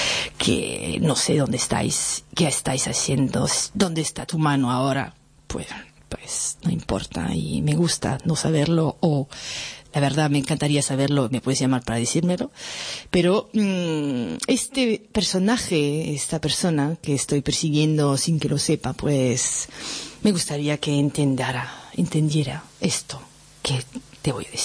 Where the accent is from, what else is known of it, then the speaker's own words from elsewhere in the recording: France; accent: French; Spanish is a second language; O sea que tengo un acento francés, que soy francesa y ya está.